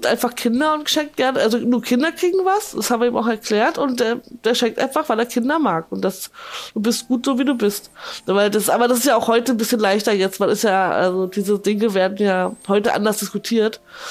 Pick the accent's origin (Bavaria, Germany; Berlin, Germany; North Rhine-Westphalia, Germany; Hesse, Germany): Hesse, Germany; Kassel; ich komme ja aus der Kassel, aus der Umgebung da, auf Geismar. Noch ein kleines Örtchen weiter, was aber keine eigene Postleitzahl hat, wo ich aufgewachsen bin.